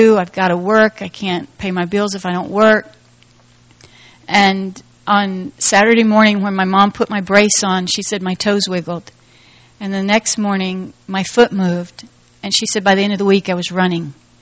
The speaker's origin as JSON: {"language": "English", "town": "Miami", "region": "Florida", "country": "United States", "tie": "born there", "said": "I was born in Miami, Florida. My dad was an alcoholic."}